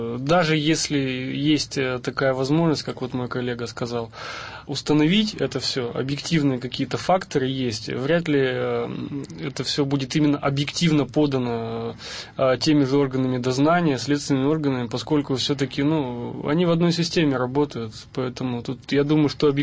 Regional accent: Krasnoturinsk, Sverdlovsk Oblast, Russia; Вот я вспоминаю случай в Краснотуринске, у меня на родине

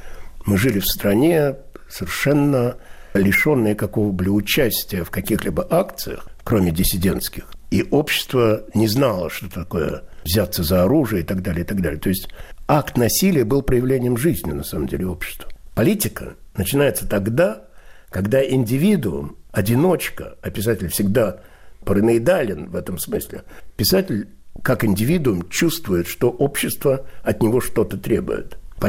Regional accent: Moscow, Russia; born there; Я родился в Москве, в Марьиной Роще.

